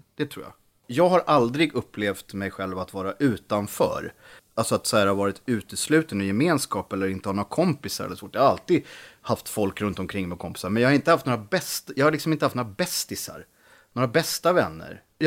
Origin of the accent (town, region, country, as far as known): Sweden; born or raised there